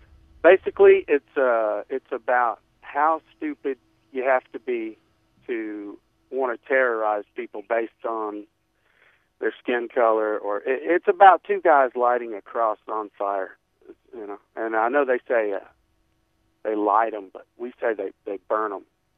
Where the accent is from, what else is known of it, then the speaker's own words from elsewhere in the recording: the South, United States; So mainly just growing up in the South, having racists in my family